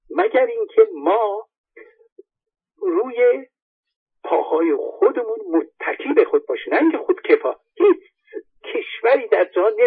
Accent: Iran; ولی ما چون ایرانی هستیم باید تاکید رو بذاریم روی ایران

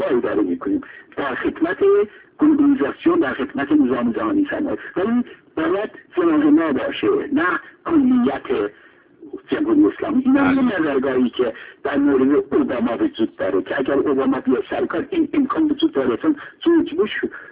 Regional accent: Iran; نه به خاطر اینکه مثلا ما ایرانی هستیم و ناسیونالیسم

